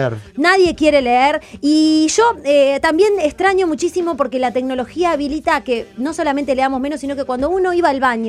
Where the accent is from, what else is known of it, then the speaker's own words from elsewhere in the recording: Uruguay; Yo soy youtuber millennial uruguayo.